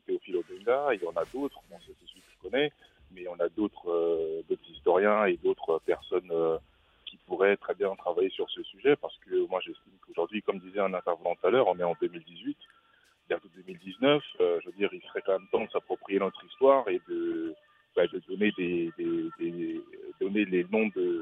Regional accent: Pointe-Noire, Republic of the Congo; moi je viens du Congo-Brazzaville, par exemple, dans une ville qui s'appelle Pointe-Noire

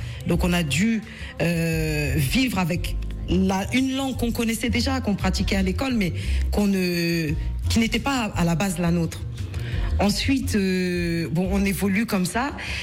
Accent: France; je suis congolaise d'origine. Et j'ai grandi ici, en France.

